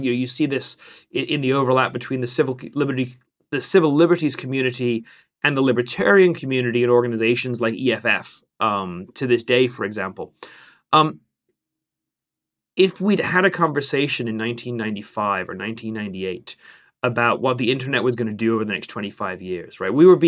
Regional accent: England, United Kingdom; as an Englishman

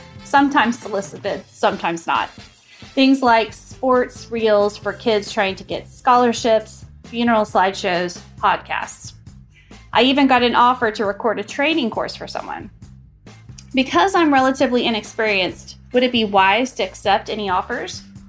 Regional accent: Indiana, United States; I'm from Indiana.

